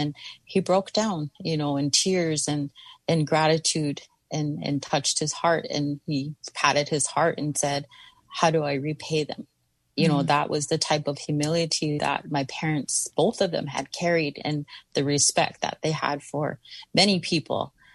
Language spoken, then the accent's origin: English; United States; I come from Standing Rock.